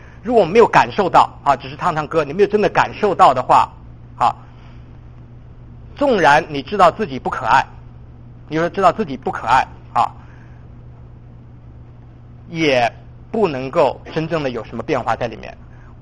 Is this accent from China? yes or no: yes; China; 我们很会自我批评的哈，我们从大陆来的，我们很会自我批评，对吧？